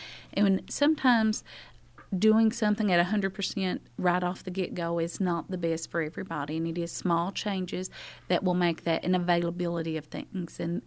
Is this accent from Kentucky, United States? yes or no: yes; Cumberland, Kentucky, United States; in the town I grew up in Cumberland, in Harlan County, there wasn't a fitness center, you know.